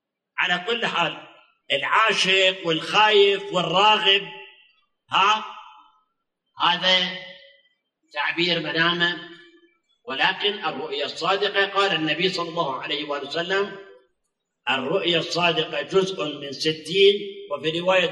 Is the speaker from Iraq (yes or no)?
yes; Iraq; moved away as an adult; أيام هروبي من العراق